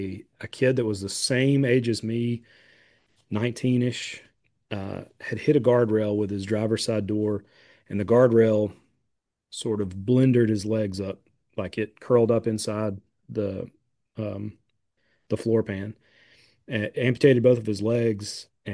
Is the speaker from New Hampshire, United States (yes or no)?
no; Pelham, Alabama, United States; I also applied to my hometown, which is Pelham, and I still have a little spite against them for not hiring me